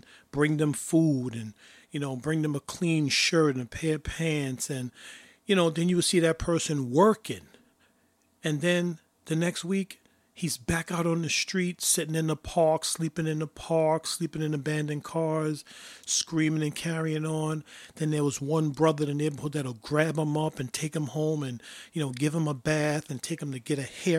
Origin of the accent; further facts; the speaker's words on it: Brooklyn, New York, United States; growing up in Bed-Stuy, Brooklyn, when our brothers are under stress, the neighborhood came together and took care of them.